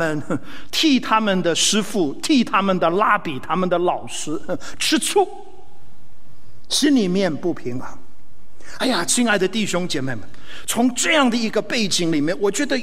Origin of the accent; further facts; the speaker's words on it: Taiwan; 其实我在台湾出生长大